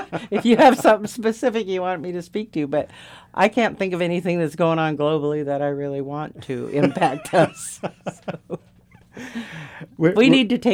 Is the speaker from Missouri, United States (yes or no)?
no; Haines, Alaska, United States; I grew up in Haines. It was a blue-collar town with a lot of people working hard and, you know, doing whatever it took to make this town work.